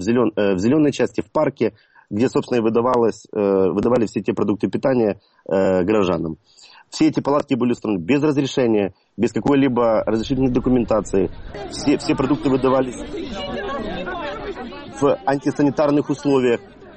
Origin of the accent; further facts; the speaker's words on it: Kyiv, Ukraine; Я київлянин, я родился в Києві.